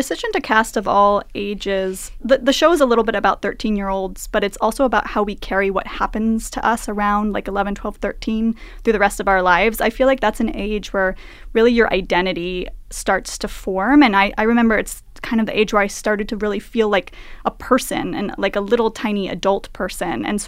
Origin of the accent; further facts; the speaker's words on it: Washington, United States; I'm from Eastern Washington State, and so I'm very much like a West Coast girl